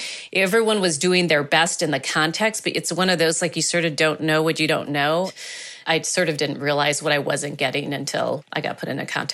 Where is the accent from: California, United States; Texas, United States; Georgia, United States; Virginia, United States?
Texas, United States; McAllen; So I grew up in schools that, you know, were under-resourced, and I didn't realize that I went to Title I schools growing up.